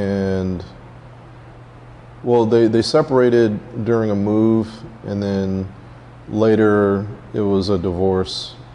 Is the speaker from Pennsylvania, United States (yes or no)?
no; Austin, Texas, United States; I grew up in Austin, Texas.